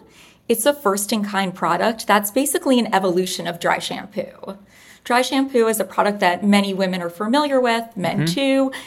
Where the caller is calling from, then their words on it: New York, United States; I'm calling from New York, New York, and I'm the co-founder of Swear.